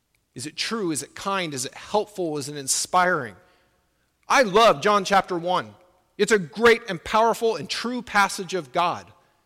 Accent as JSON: {"language": "English", "town": "Houston", "region": "Texas", "country": "United States", "tie": "born or raised there", "said": "I think about the floods down in Houston, my hometown, my friends down there."}